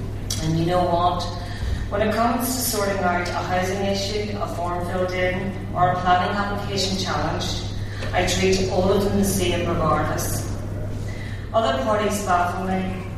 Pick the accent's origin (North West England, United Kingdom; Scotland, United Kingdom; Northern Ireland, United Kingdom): Northern Ireland, United Kingdom; I'm from a unionist and Protestant background, but I now regard myself foremost as Northern Irish, and I'm very proud to be so.